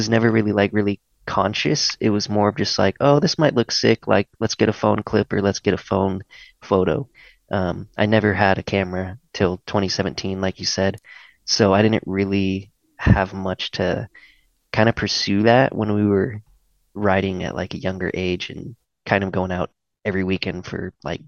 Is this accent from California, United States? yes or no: yes; California, United States; because I was from California, 40 minutes from the coast, and grew up going to the beach all the time with my family and surfing and skimboarding.